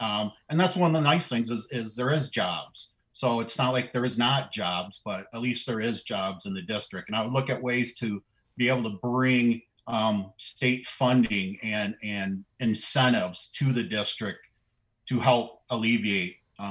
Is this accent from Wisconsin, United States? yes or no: yes; Eastman, Wisconsin, United States; now in Tomah, United States; So I grew up in Eastman, Wisconsin, graduated from Prairie du Chien. I now live with my family in the town of Tomah.